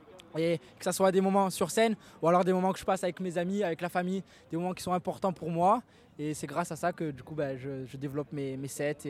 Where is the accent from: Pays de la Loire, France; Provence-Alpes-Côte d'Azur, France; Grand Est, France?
Provence-Alpes-Côte d'Azur, France; Martigues; accent: Martigues/Marseille accent; De Martigues, Martigues, la petite Venise provençale.